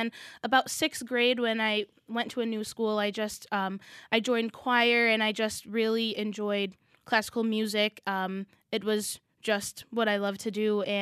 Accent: Rochester, New York, United States; growing up as especially a high school musician in Rochester, I had a lot of opportunities to perform at Eastman

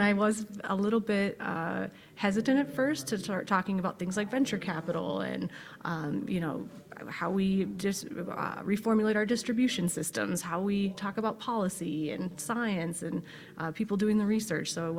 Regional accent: United States; Well, growing up on my family's cattle ranch, I mean, it was just such a formative experience.

